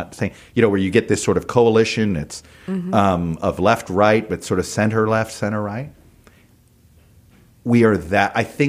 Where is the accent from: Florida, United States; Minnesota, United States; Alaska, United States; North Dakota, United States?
Florida, United States; Miami; I grew up in Miami. He was such a towering figure in how of the politics that I learned.